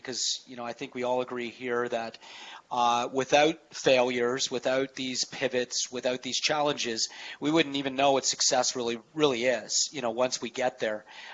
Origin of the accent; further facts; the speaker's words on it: Canada; I'm Canadian as well.